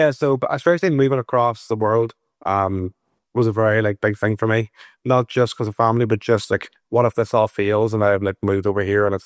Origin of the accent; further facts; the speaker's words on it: Ireland; I mean, it's like people don't think that I'm Irish.